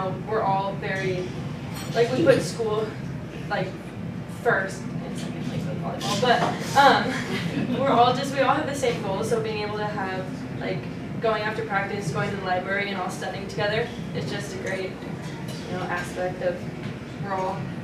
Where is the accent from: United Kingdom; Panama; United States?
United States; Olympia, Washington; I'm from Olympia, Washington, and I'm a freshman, and I'm studying mining engineering.